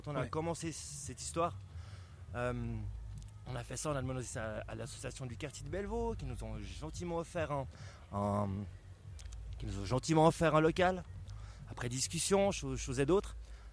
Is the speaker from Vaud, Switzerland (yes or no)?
yes; Lausanne, Vaud, Switzerland; Moi je viens de Lausanne